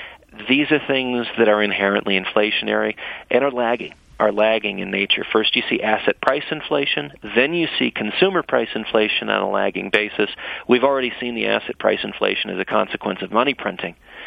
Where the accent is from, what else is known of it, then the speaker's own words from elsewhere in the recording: United States; as an American, I recognize that that's going to have dramatic consequences.